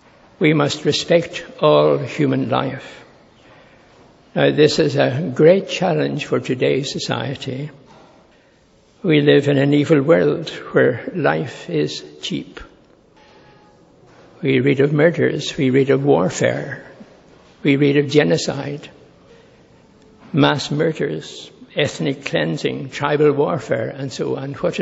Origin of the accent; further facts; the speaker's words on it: Ireland; I'm Irish